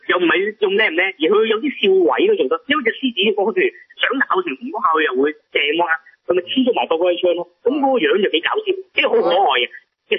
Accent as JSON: {"language": "Cantonese", "country": "China", "said": "我哋中国人呢啲宝藏咧属于国家"}